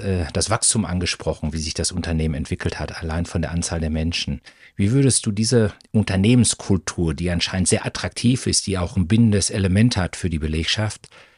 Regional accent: Dortmund, North Rhine-Westphalia, Germany; nicht nur als Dortmunder

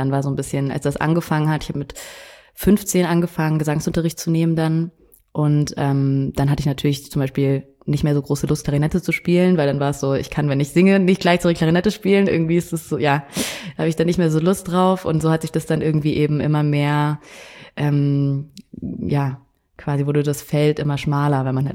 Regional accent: Munich, Bavaria, Germany; also ich bin ja in München aufgewachsen.

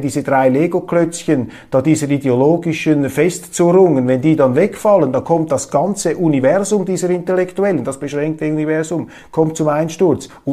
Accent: Switzerland; Und das ist ja auch mein Eindruck als Schweizer

